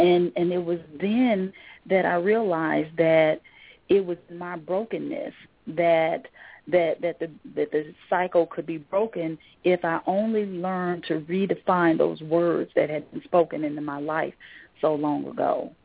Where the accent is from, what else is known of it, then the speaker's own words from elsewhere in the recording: Mississippi, United States; And I'm from Mississippi, so I went to a really, really old Southern Baptist church